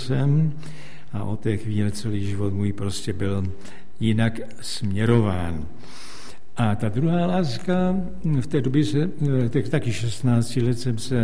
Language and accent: Czech; Litoměřice, Ústí nad Labem Region, Czechia; born there; narodil jsem se v Litoměřic nebo v blízkosti Litoměřic